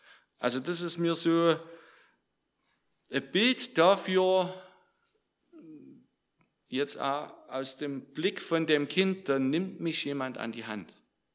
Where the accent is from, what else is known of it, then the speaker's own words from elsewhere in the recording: Brünlos, Saxony, Germany; ich komme aus Brünnlos, bin 52, Vater von fast rausgewachsenen Kindern.